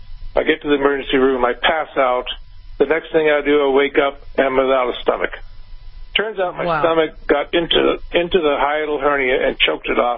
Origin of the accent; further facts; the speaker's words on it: Austin, Texas, United States; Oh, good. I'm actually from Austin.